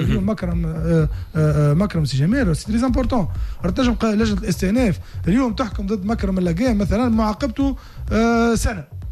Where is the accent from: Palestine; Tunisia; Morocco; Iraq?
Tunisia; الرياضه الهاويه اللي عندنا في تونس